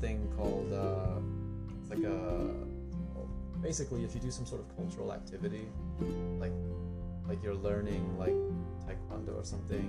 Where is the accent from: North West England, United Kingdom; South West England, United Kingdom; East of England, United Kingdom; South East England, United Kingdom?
South East England, United Kingdom; Southampton; I'm from Southampton, which is like an hour and a half drive from London.